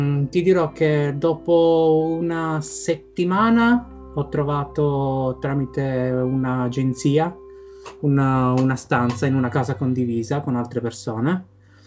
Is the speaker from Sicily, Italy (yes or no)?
yes; Sicily, Italy; now in London, United Kingdom; 28 anni, vengo dalla Sicilia, da un paesino precisamente vicino alle pendici dell'Etna. Sono a Londra da un anno e mezzo.